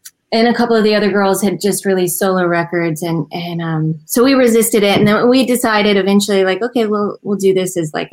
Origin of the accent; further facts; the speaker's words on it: Nashville, Tennessee, United States; grew up in a musical family. My dad is a songwriter and a musician. … we grew up in Nashville.